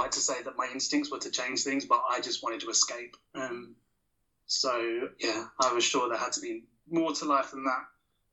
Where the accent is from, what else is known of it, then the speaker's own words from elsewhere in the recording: London, United Kingdom; Growing up in London